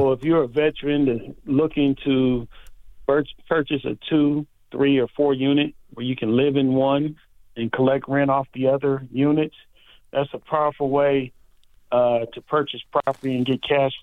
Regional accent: Los Angeles, California, United States; So, you know, growing up in Los Angeles with the Raiders being in L.A.

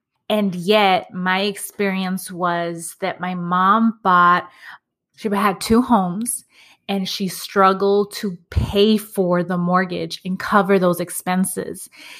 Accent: Los Angeles, California, United States; That experience was in a pueblo. I grew up in Los Angeles. I grew up in Echo Park. And yet that's what my household experience was like.

